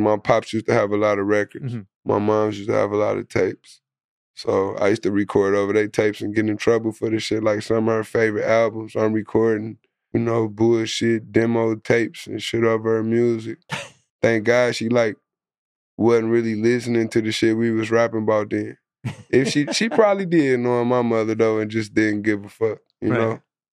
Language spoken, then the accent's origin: English; Detroit, Michigan, United States; Earlier, when I grew up till now in Detroit, it's like a whole lot of shit that's different